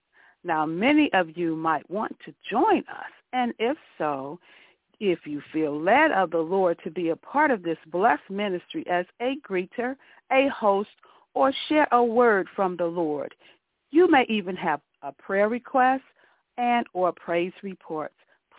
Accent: Chicago, Illinois, United States; from Chicago, and I want to welcome you today to our telecommunication, sanctuary.

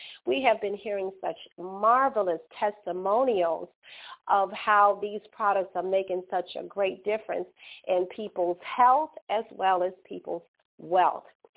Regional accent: Brooklyn, New York, United States; also born or lived in Chicago, United States

